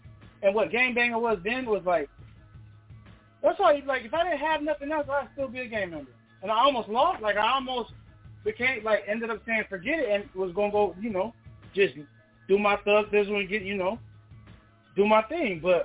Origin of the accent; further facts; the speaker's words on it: Detroit, Michigan, United States; I grew up in Detroit as well. So, the homies in Detroit, I've been to all the gutters. You know what I'm saying? You know, the 313, I used to live there.